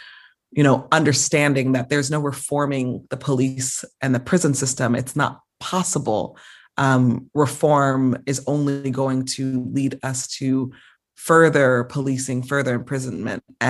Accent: Van Nuys, California, United States; I think I can start my story off with really growing up in Van Nuys, where we're recording right now

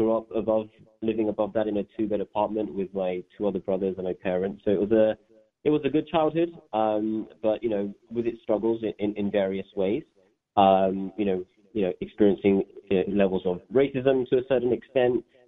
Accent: Leeds, Yorkshire and the Humber, United Kingdom; I was born and raised in England, and I know that you have a special place for England in your heart. I was born in Northern England in a town called Leeds. My parents were immigrants to England.

